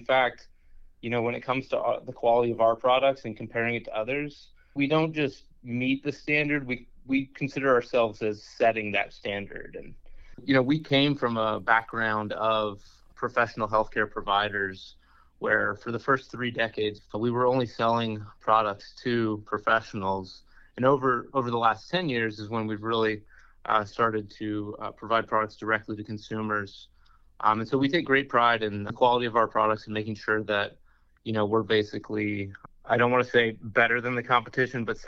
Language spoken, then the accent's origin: English; South Carolina, United States; I'm a South Carolinian. I'm born and raised in South Carolina. I started working in manufacturing when I was 13 years old. I stayed in Charleston.